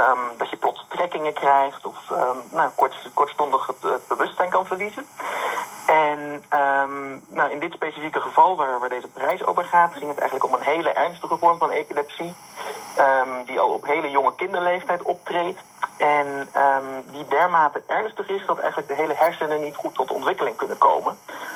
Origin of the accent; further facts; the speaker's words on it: Zeeland, Netherlands; Ja, in ieder geval, ik ben opgegroeid op Noord-Beveland. En sinds een aantal jaren woon ik inderdaad op Schouwen-Duiveland.